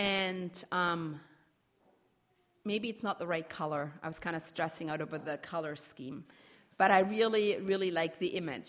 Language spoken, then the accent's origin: English; Germany; I think my growing up in Europe actually has shaped me more.